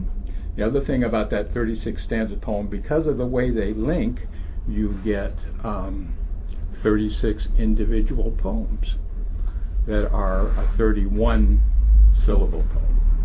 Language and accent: English; Midwest, United States; first language French; English is a second language; Being a Midwesterner, I was not aware of all that.